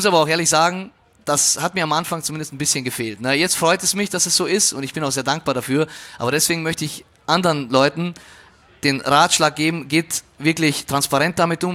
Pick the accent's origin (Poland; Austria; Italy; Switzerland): Austria; now in Germany; dass du maturierst, sagt man bei uns in Österreich, ja, hier ist es halt Abitur machst